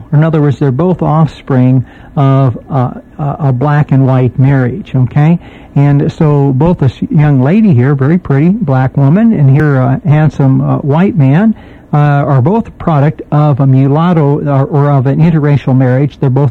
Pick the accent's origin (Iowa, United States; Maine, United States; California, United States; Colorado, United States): California, United States; San Francisco; you know, as a child growing up in San Francisco. I don't see that so much anymore.